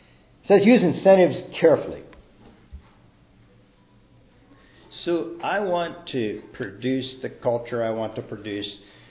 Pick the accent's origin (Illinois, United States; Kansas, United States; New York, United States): Kansas, United States; I grew up in Kansas. And in Kansas, anybody who is somebody valued education and they value good music.